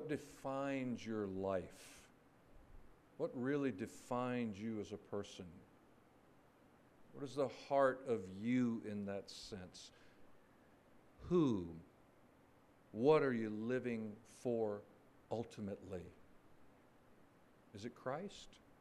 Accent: Florida, United States; Now, you know, folks from down my way, I'm from North Florida originally. It does surprise folks still to this day that there are maternity wards in the state of Florida. People are actually born there. Not everybody moves to the state. So I'm about a fourth generation native son on my father's side.

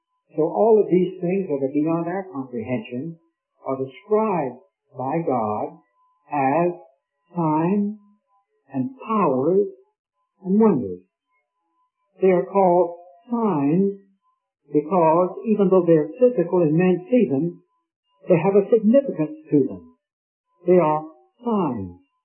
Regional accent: Raleigh, North Carolina, United States; When I was born and brought up in Raleigh

